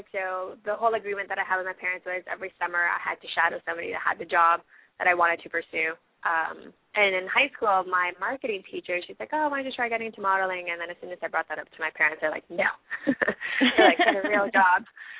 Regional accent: Canada; I am a Canadian actress.

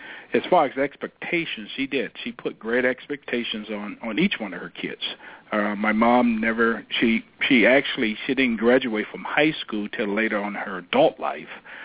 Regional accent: Petersburg, Virginia, United States; Well, I grew up in a little small city in Virginia called Petersburg. It's like 30 minutes south of the big city of Richmond, very small town, about 40,000 people, where everyone knew everyone

